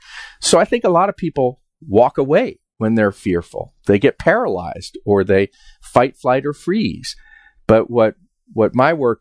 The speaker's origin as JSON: {"language": "English", "region": "New York", "country": "United States", "said": "I'm not from West Virginia. I'm from the suburbs of New York."}